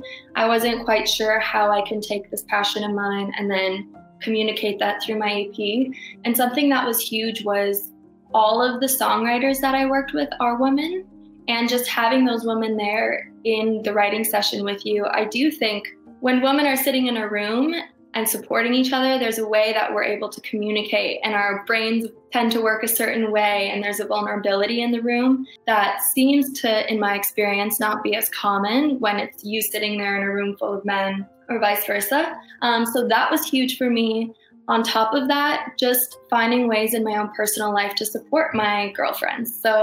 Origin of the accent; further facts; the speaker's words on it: Waterloo, Ontario, Canada; also born or lived in Toronto; now in Guelph, Canada; I grew up in Waterloo, Ontario, so not too far, actually.